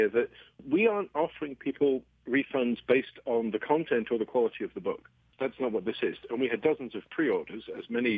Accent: England, United Kingdom; because I'm an Englishman, and we are not required to read To Kill a Mockingbird. We're required to read Shakespeare.

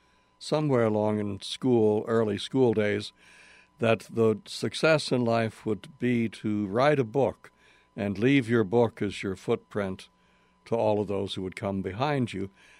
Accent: Cairo, Illinois, United States; born there; Well, I was born in Cairo, Illinois.

